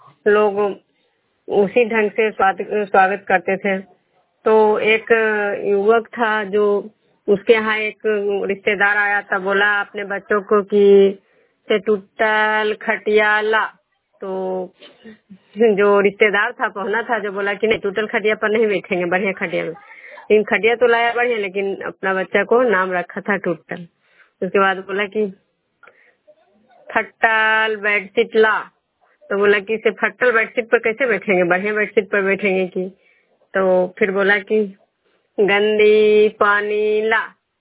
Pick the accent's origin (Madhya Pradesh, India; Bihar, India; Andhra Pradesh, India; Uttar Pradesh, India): Bihar, India; Khajra; मैं बिशनपुर ग्राम खजरा पंचायत नालंदा जिला नगरनसा प्रखंड के निवासी हूँ।